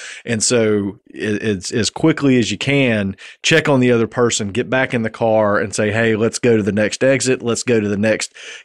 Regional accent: Satsuma, Alabama, United States; I grew up in Satsuma.

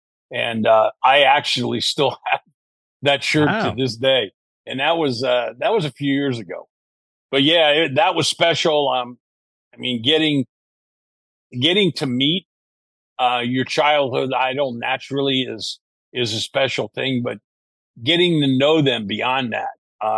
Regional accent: Miami Beach, Florida, United States; I was growing up in Miami Beach, Florida, and, you know, back in those days, there were really only two teams that anybody in that area got to see.

